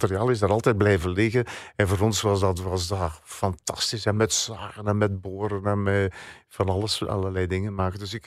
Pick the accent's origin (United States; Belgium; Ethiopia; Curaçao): Belgium; Oudenaarde, Flanders; Ik ben opgegroeid in Eename, Oudenaarde. Dat is bij een deelgemeente van Oudenaarde, in de Vlaamse Ardennen.